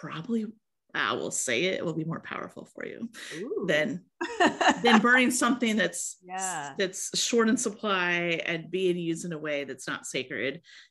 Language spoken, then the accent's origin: English; Iowa, United States; I was born and raised in Iowa.